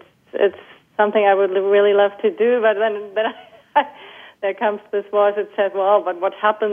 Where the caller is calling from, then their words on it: Hamburg, Germany; I'm calling in from Hamburg, Germany.